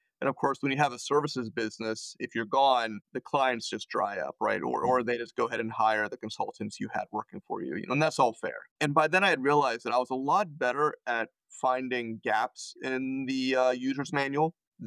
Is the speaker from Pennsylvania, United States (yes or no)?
yes; Pittsburgh, Pennsylvania, United States; And really what happened was that I'm from Pittsburgh